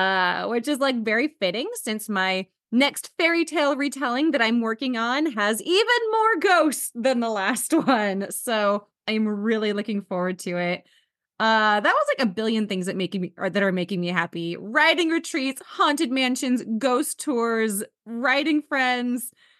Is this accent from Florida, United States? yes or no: no; Tacoma, Washington, United States; all around my hometown of Tacoma, Washington.